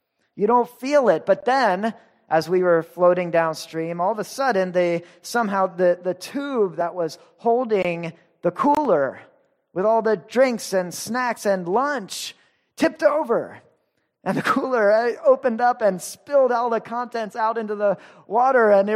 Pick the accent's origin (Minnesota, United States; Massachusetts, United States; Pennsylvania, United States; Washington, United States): Pennsylvania, United States; When I grew up outside Philadelphia, and one thing people do out there is they go tubing down the Delaware River.